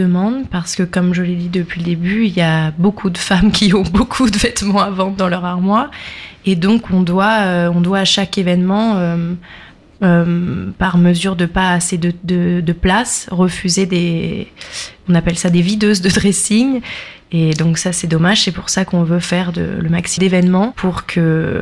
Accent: Deauville, Normandy, France; now in Le Havre, France; j'ai 23 ans, je suis originaire de Deauville mais j'ai adopté le Havre en ville de cœur

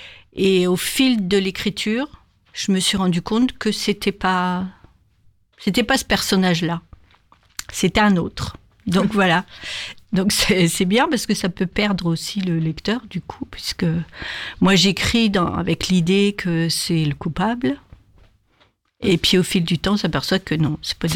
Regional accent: Normandy, France; Je suis pas bretonne d'ailleurs, je suis normande.

